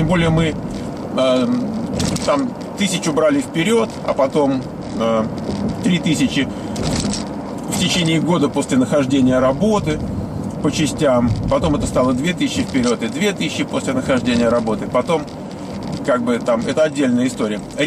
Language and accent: Russian; Moscow, Russia; я из Москвы, Свет моя из Киева